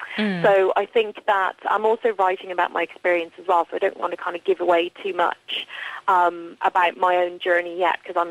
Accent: Ireland; moved away; also born or lived in London; I came from Ireland, which we all live quite suburbanly in Ireland, you know, and then I moved to Clapham

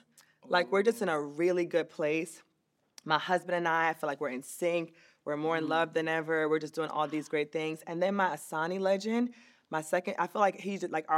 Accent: Jamaica; I'm from Jamaica, right?

